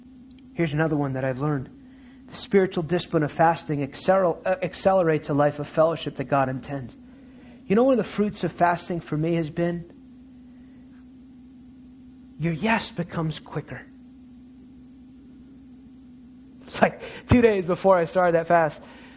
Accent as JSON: {"language": "English", "region": "New Jersey", "country": "United States", "tie": "born or raised there", "said": "Growing up in New Jersey, in a very type A family, my family was not passive aggressive."}